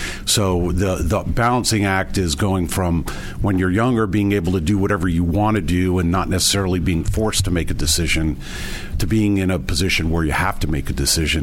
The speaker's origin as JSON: {"language": "English", "town": "Springfield", "region": "New Jersey", "country": "United States", "said": "Springfield, New Jersey."}